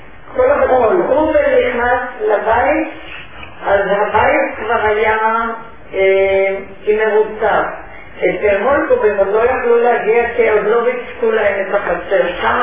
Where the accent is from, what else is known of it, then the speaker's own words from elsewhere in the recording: Tel Aviv, Tel Aviv District, Israel; born there; אני נולדתי בתל אביב.